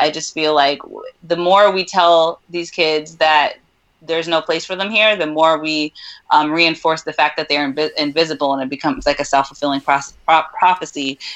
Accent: Scranton, Pennsylvania, United States; I was born and raised here in Scranton, PA. And growing up, I just kind of hated being from here. Being a young Black girl, just felt like the city was not for me.

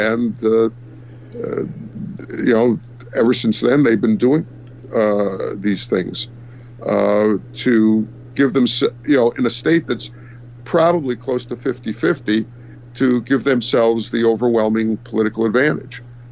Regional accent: Old Forge, United States; I knew one when I was growing up in Old Forge. He lived around the corner from me.

